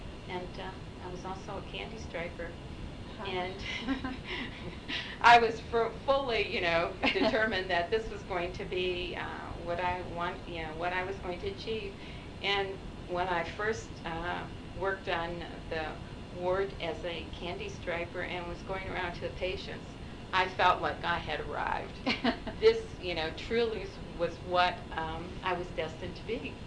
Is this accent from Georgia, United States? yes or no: no; Bradford, Pennsylvania, United States; also born or lived in Valley Stream, New York; I was born in Valley Stream, New York, and my parents moved there when I was a year old to northwestern Pennsylvania, Bradford, Pennsylvania.